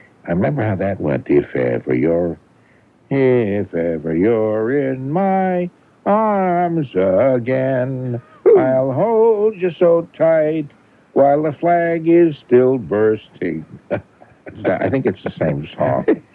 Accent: United States; I know all that stuff because I'm an American, red, white, and blue.

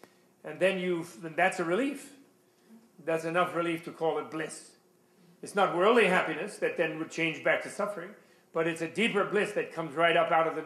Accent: New York City, New York, United States; I'm a New Yorker, Hiroshi. I was born here.

